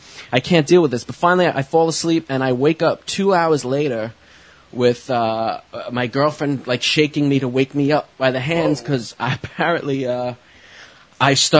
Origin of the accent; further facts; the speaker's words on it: Brooklyn, New York, United States; In my dream, I was sitting in my old apartment that I grew up in Brooklyn